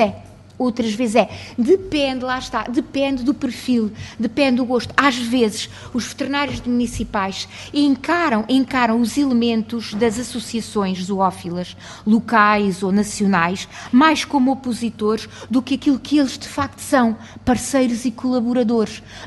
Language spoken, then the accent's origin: Portuguese; Castelo Branco, Portugal; Por exemplo, Castelo Branco, de onde eu sou proveniente